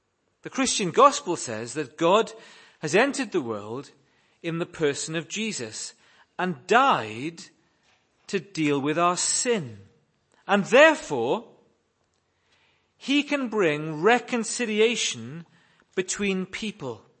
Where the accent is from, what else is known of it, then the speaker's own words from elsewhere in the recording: United Kingdom; I'm British. I'm middle class. I'm working class.